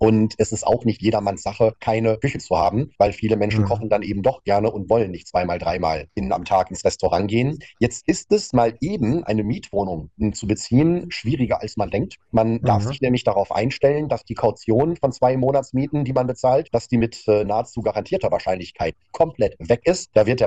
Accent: North Rhine-Westphalia, Germany; Das bedeutet, ich komme aus dem Ruhrpott.

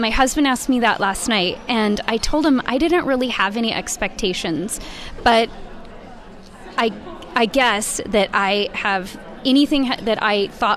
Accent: Seattle, Washington, United States; I'm from Seattle.

